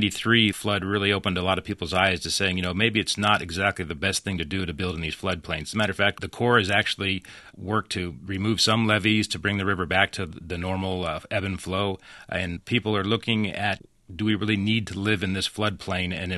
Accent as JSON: {"language": "English", "region": "California", "country": "United States", "said": "We hear that, and, we're in the Midwest. I'm from California, and I see what goes on the coastline."}